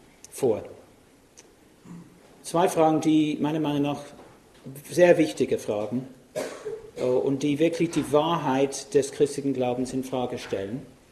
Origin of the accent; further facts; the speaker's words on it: England, United Kingdom; German is a second language; moved away as an adult; now in Austria; Ich bin Engländer, wie man sieht und hört.